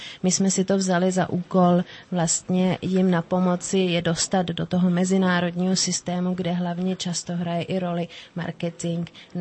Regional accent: Germany; now in Czechia; Moje rodiče odešli do zahraničí, takže jsem vyrůstala v Německu, to je i ten důvod, proč mám německý pas.

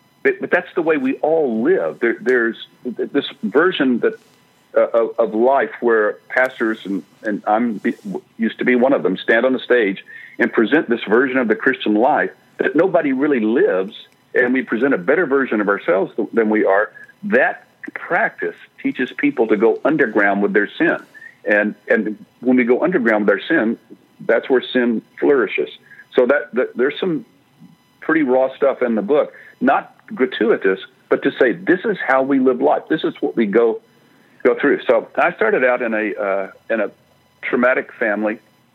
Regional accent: Fort Worth, Texas, United States; I was raised in Fort Worth, Texas.

